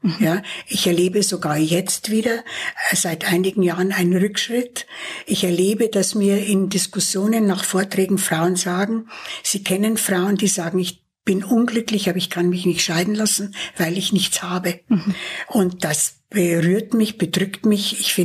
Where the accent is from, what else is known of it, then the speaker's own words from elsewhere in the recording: Bavaria, Germany; mein Heimatland.